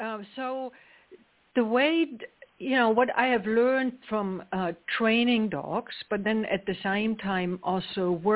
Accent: East Germany, Germany; English is a second language; moved away as an adult; now in United States; So as you can hear, my accent is not from South Georgia. I'm actually from Germany. I grew up in East Germany, but I have been living here in the U.S. now for the last 28 years.

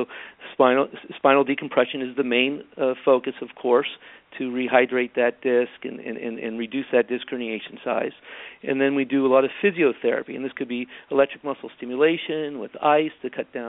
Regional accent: San Francisco, California, United States; have family here, you know, throughout, and went to the University of San Francisco. So this is my hometown.

